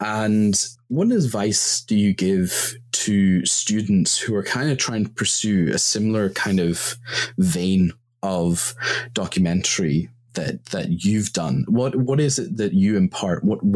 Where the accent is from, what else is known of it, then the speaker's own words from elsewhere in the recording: Northern Ireland, United Kingdom; now in Scotland, United Kingdom; I grew up in Northern Ireland post the Good Friday Agreement, which was the kind of marked ceasefire agreement there.